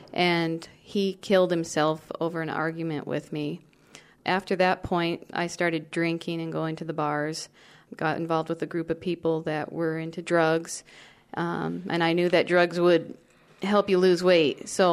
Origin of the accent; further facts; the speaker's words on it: Selah, Washington, United States; I grew up in Washington in a little town called Selah.